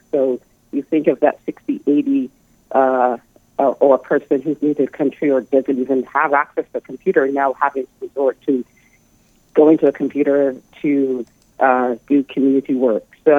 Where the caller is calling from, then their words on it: Toronto, Ontario, Canada; I'm calling from Toronto, Canada.